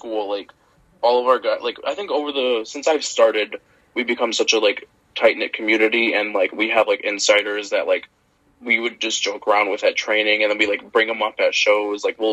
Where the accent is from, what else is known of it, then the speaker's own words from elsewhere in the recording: Utica, New York, United States; I do love Utica. It's like it's my hometown, so it is always gonna have a special place in my heart.